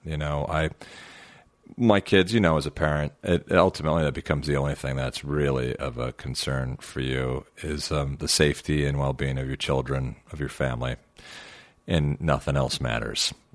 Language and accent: English; Huntington Beach, California, United States; I grew up in Huntington Beach. I went to Disneyland my whole life growing up